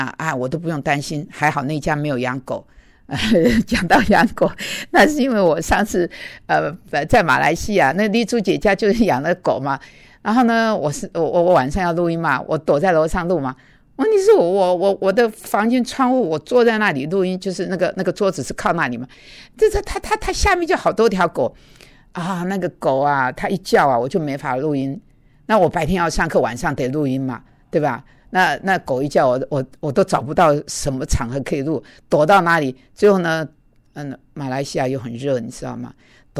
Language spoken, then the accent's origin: Chinese; Taiwan; now in New York, United States; 有点像我们台湾人讲别墅吧